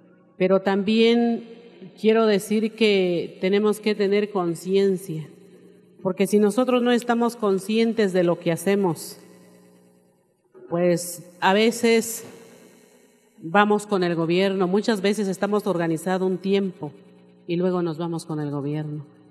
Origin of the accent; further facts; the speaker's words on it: Alcanfores, Chiapas, Mexico; Yo soy de Alcanfores, la ranchería Huitepeque Alcanfores.